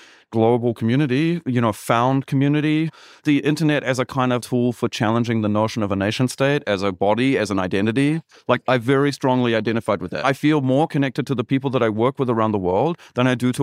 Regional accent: New Zealand; So I grew up in New Zealand, but all of my ancestors did things which I find complicated and difficult.

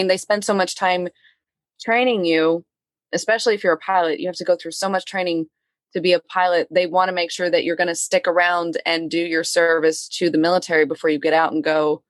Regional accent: Pennsylvania, United States; I grew up in Pennsylvania mm-hmm. and my school, Air Force Academy, is in Colorado.

